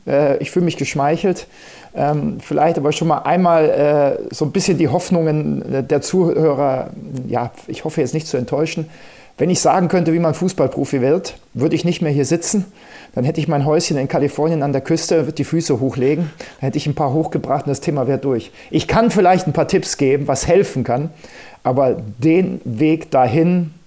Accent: Munich, Bavaria, Germany; Ich bin in München aufgewachsen. Ich komme aus München.

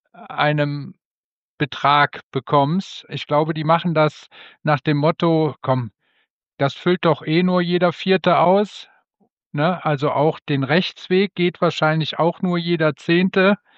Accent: Germany; Ich genau. Als Deutscher.

